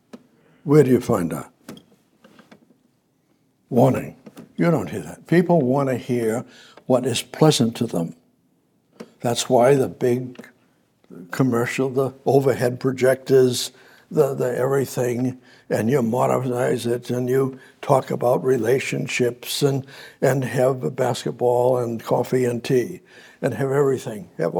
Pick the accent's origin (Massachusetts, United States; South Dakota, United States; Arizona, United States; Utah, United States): Massachusetts, United States; I was raised in Methodist Church up in Massachusetts and all of that.